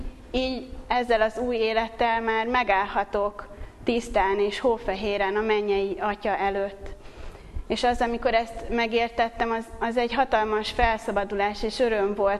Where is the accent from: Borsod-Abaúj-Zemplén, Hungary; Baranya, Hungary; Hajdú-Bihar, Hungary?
Baranya, Hungary; Pécs; Pécsről jöttem férjemmel és egy majdnem 4 éves kisfiammal